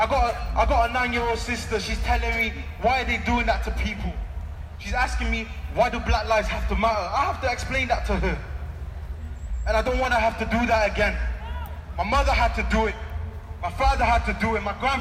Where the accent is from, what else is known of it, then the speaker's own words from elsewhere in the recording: Newport, Wales, United Kingdom; I'm from Newport and I'm organising the Black Lives Matter march that's happening in Newport.